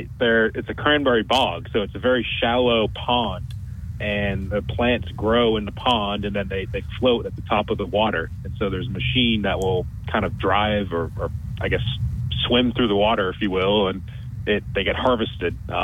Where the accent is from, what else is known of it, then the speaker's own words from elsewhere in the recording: Massachusetts, United States; Massachusetts, home of the original Thanksgiving.